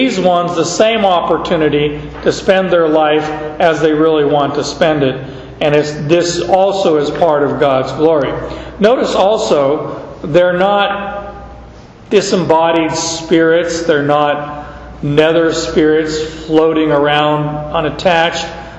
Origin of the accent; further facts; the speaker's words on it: Arizona, United States; When I grew up in Arizona, we used to have Mexican sarapes.